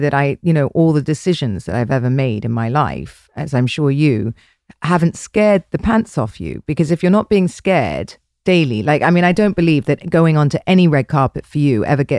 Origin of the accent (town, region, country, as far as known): United Kingdom